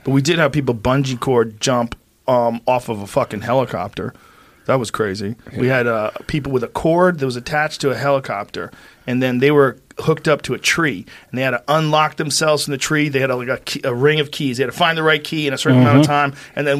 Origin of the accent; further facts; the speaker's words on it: East Coast, United States; Now, I grew up on the East Coast.